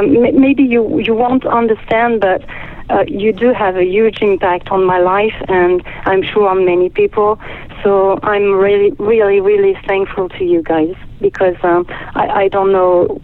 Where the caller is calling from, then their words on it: France; I'm calling you from France.